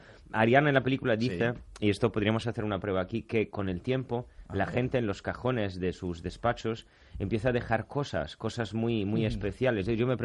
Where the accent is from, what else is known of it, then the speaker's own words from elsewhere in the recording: Italy; Spanish is a second language; moved away as an adult; now in Spain; soy un productor italiano, soy internacional, aunque lleve 20 años en España